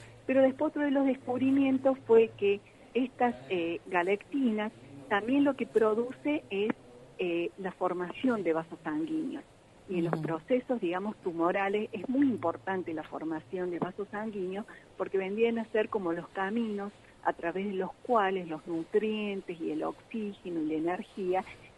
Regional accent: Córdoba, Argentina; digo acá porque yo soy de Córdoba

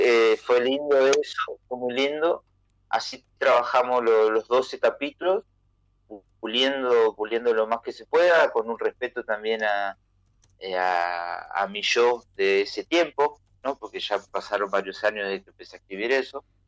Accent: Entre Ríos, Argentina; para mí yo vengo como de Entre Ríos, ¿no?

